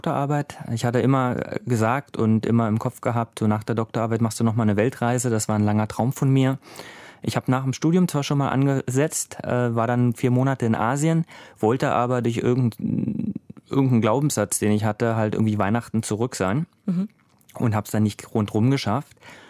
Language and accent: German; Brandenburg, Germany; ich komme ja aus Brandenburg, aus Ostdeutschland, bin Mitte 30.